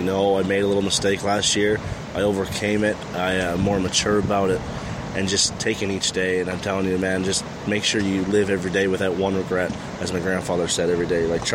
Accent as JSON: {"language": "English", "country": "Canada", "said": "Growing up watching these guys, like going to Toronto, going to games"}